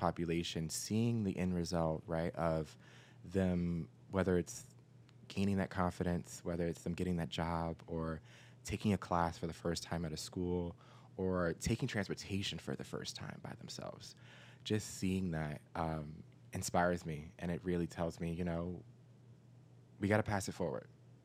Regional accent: Newark, New Jersey, United States; Growing up, I'm originally from Newark, and growing up, I just knew you go to school and, you figure it out.

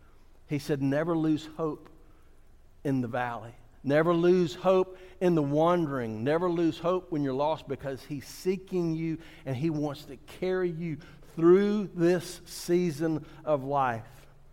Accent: New Orleans, Louisiana, United States; I remember when I was growing up in New Orleans, and the mission was about 8 blocks from St. Charles Avenue, and it was Mardi Gras season.

